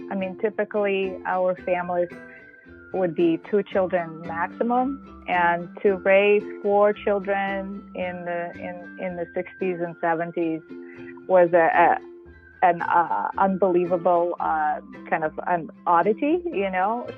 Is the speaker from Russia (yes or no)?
yes; Sakhalin Oblast, Russia; English is a second language; now in United States; We are all from Sakhalin Island, right across Bering Strait.